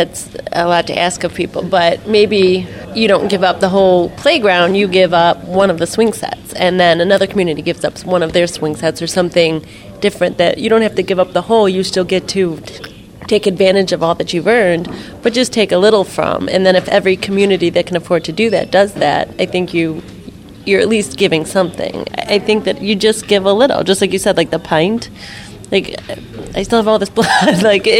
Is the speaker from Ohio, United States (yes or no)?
yes; Cleveland Heights, Ohio, United States; I'm from Cleveland Heights.